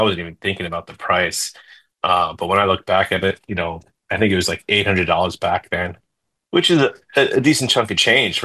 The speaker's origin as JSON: {"language": "English", "region": "New York", "country": "United States", "tie": "born or raised there", "said": "So I'm born and raised in New York"}